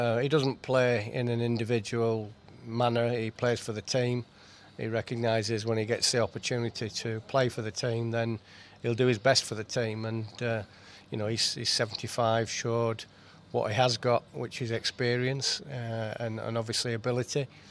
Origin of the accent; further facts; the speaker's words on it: Yorkshire and the Humber, United Kingdom; as a Yorkshireman myself